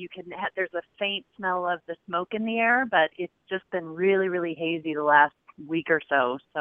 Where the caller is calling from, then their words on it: Boulder, Colorado, United States; I'm in the Boulder, Colorado area.